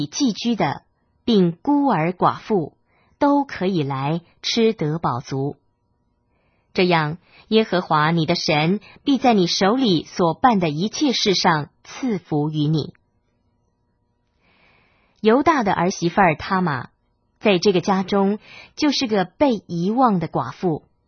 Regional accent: China; 便回到自己的父家，就是我们中国人所谓的娘家。

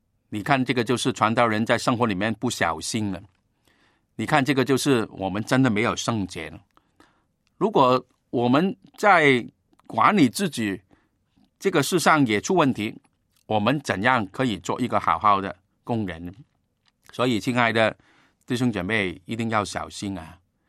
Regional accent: Guangdong, China; 用我们广东人的用语，很多人的生命一塌糊涂，很不容易啊。

